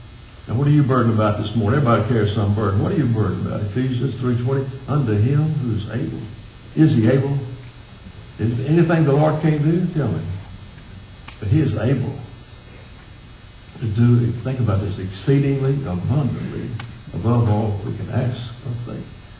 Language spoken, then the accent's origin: English; Hearn, Texas, United States; I was pastor at 18, just outside of my hometown of Hearn, Texas.